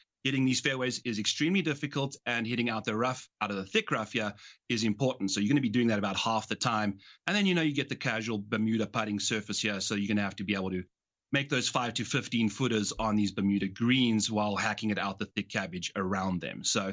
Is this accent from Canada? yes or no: no; South Africa; as a South African, we just imagine that would be like 32, 30 degrees at nighttime.